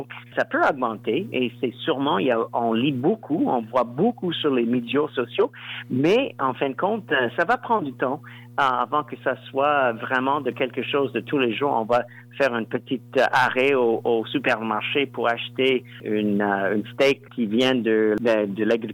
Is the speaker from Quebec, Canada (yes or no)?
no; Saskatchewan, Canada; Moi, je viens de la Saskatchewan, mais alors là, on traverse tout le Canada.